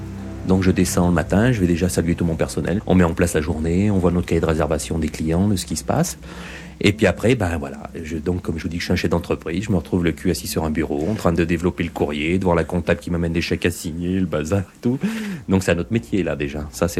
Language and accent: French; Auvergne-Rhône-Alpes, France; alors moi je suis un homme de la nature, puisque je vous ai dit que j'étais de l'Auvergne.